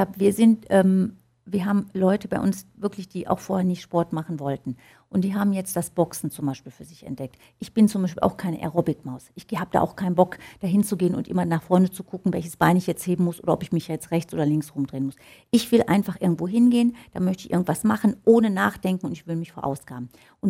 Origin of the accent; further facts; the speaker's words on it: Velbert, North Rhine-Westphalia, Germany; Ich bin aus Velbert und da habe ich mein Studio in der Friedrichstraße.